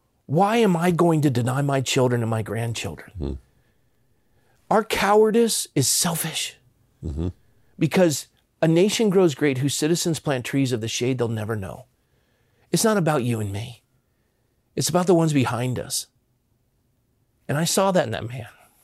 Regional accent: Coronado, California, United States; But I grew up in Coronado, California, which is a Navy town.

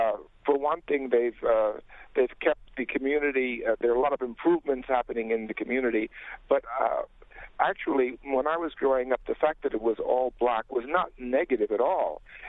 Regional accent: New York City, New York, United States; I grew up in Sugar Hill, and I went back recently. I'm not living there now. I'm living in Roosevelt Island, but it was dramatically changed

